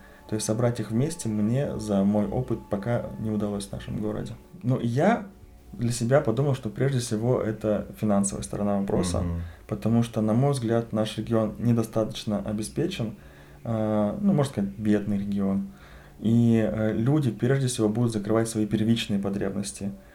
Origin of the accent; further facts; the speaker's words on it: Yoshkar-Ola, Mari El, Russia; И возвращаясь в родной город, я всегда думал, Ишкар-Ола на уровне других российских городов выглядит достаточно неплохо.